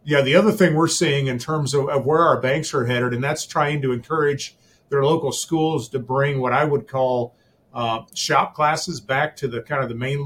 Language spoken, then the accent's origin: English; Kansas, United States; But I would tell you my hometown in Kansas saw a significant banking turmoil in the 1980s during the ag crisis.